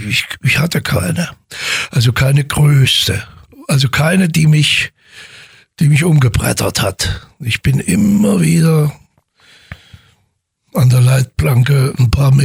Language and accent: German; Weimar, Thuringia, Germany; moved away as an adult; Da bin ich mit 18 Jahren getürmt, weil die mich auch nicht machten. Kleinstadt in der DDR, nur Rentner, bin ich weg und bin mit 60 wiedergekommen.